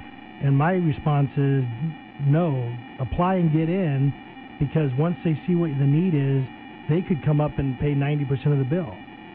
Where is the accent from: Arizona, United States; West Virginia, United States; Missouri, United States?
Arizona, United States; Yuma; I'm from East County, Yuma, born, you know, raised.